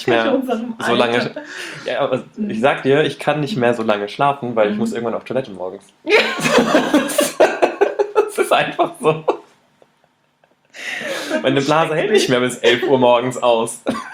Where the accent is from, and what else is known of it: Hesse, Germany